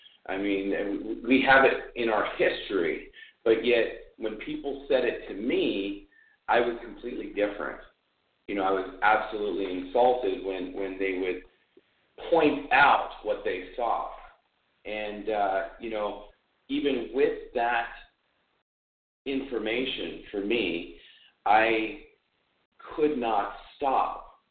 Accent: California, United States; I'm from California.

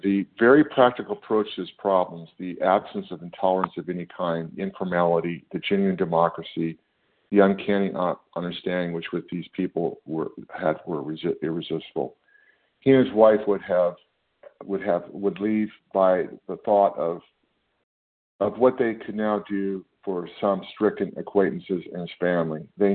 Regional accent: California, United States; Good morning. … I'm from California.

